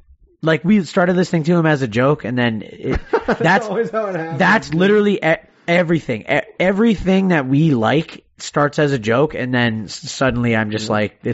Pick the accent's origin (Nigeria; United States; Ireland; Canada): Canada; You know, it might just be the fact that I'm Canadian